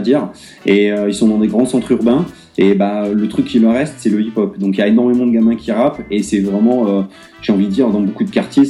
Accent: Bordeaux, Nouvelle-Aquitaine, France; On s'est rencontré à Bordeaux parce que moi, donc, je suis de Bordeaux j'étais là en vacances.

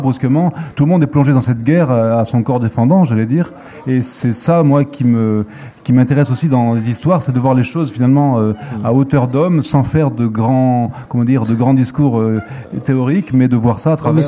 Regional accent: Algeria; Je suis natif d'Algérie, je suis le produit de cette histoire-là

